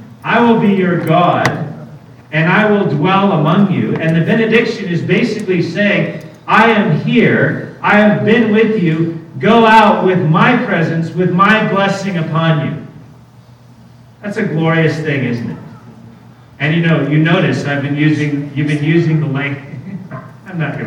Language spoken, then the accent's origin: English; Huntington Beach, California, United States; because I grew up in Huntington Beach, about 20 minutes away